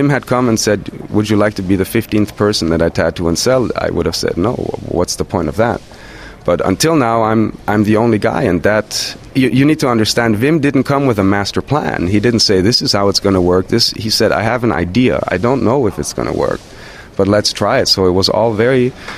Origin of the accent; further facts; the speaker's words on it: Zurich, Switzerland; I'm 35 years old. I'm from Zurich, Switzerland.